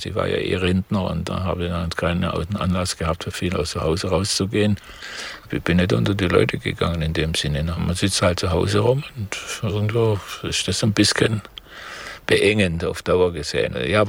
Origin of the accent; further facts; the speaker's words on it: Aalen, Baden-Württemberg, Germany; Also ich bin am 17. Oktober 1941 in Ahlen, Württemberg, geboren, also gebürtiger Schwabe. Ich habe in Stuttgart an der Uni vor uns das Diplom, Maschinenbau-Diplom studiert. Und dann anschließend bin ich in Schwaben geblieben.